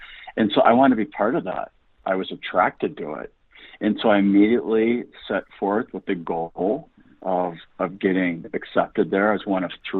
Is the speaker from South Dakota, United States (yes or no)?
yes; Sioux Falls, South Dakota, United States; I was raised in Sioux Falls, South Dakota, and graduated from O'Gorman Catholic High School in 1989